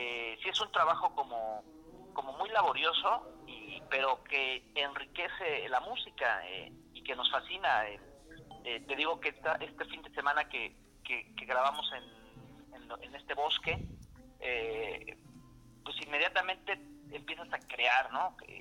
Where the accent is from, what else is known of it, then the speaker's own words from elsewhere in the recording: Mexico City, Mexico; Nosotros somos del norte de la Ciudad de México